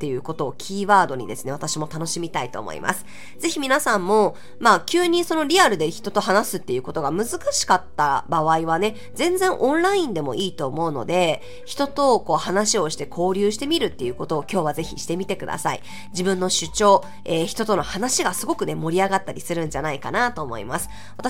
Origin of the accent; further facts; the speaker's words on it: Ehime, Japan; 愛媛から来ました、私たちもハーブ育ててますって言って、